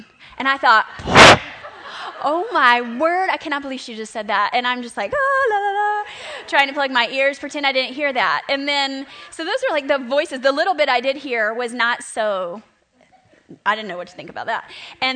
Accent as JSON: {"language": "English", "region": "the South", "country": "United States", "tie": "born or raised there", "said": "because I grew up in the Southern culture of like prudishness"}